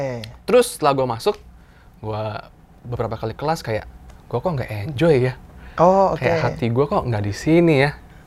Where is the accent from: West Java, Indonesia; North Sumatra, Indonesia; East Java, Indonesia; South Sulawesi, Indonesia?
North Sumatra, Indonesia; Medan; Bukan, saya asli orang Medan gitu.